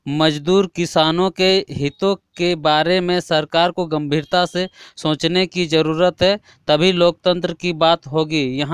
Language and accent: Hindi; Fatehpur Kurkota, Jharkhand, India; ग्राम Fatehpur कुरकोटा, post Narra, Bokaro का रहने वाला हूँ।